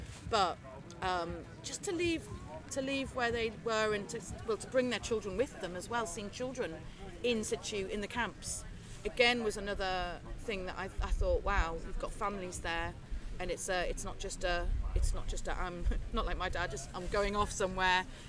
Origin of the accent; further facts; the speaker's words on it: South Shields, North East England, United Kingdom; I'm from the northeast of England, so I grew up in South Shields, okay, and then in a small village near there. So, very passionate Geordies